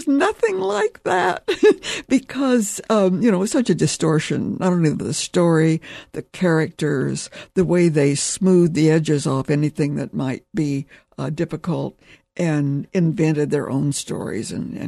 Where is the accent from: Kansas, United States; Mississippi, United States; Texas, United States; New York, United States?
Kansas, United States; Because I grew up in Kansas. And so I, lived on the prairie.